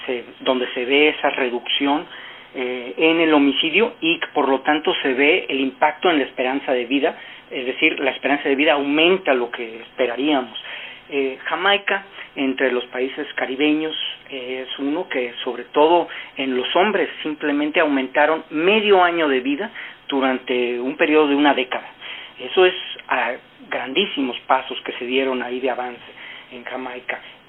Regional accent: Mexico; y de hecho yo soy mexicano, entonces he estado de hecho haciendo varios estudios sobre el caso mexicano

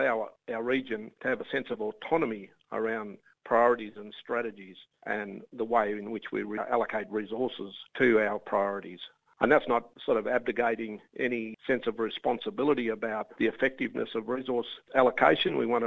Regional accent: Shepparton, Victoria, Australia; I'm from Shepparton, yes.

